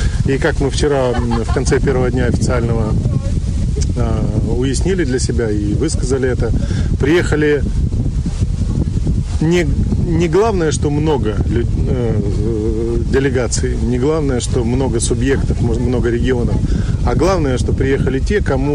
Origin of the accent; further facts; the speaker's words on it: Altai Krai, Russia; now in Moscow, Russia; Я приехал из Москвы, но родом я с Алтая